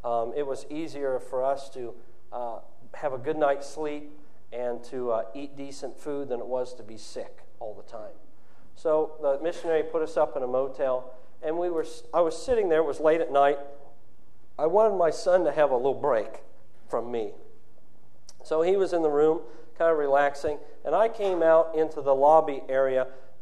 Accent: Ohio, United States; moved away as an adult; I was born in Ohio and raised in a small church there, not far from where I go to church now. And my wife and I, we got married and moved back to where she's from, South Carolina.

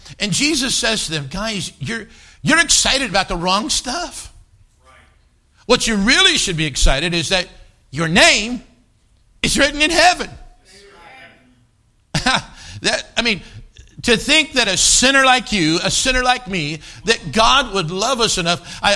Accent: Cody, Wyoming, United States; I grew up in Cody, Wyoming, and then his papa's Pastor Ross, and that's just so sweet.

